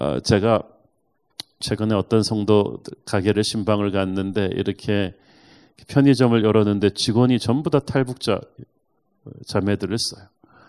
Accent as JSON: {"language": "Korean", "region": "Busan", "country": "South Korea", "tie": "born or raised there", "said": "제가 고향이 부산인데"}